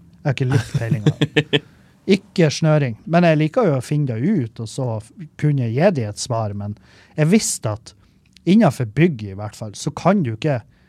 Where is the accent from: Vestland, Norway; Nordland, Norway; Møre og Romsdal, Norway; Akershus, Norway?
Nordland, Norway; Meløy; jeg tok en uke nå hjemme i Meløy, på Neverdal, der og søstra mi